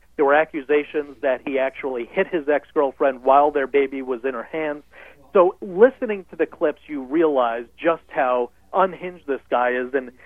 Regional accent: New York, United States; Carl Paladino, here in my home state of New York, he was the Republican candidate for governor

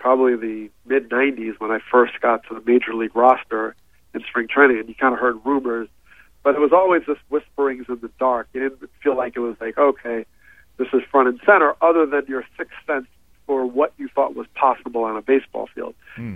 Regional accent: Teaneck, New Jersey, United States; so growing up in Teaneck, New Jersey, I was familiar with his career

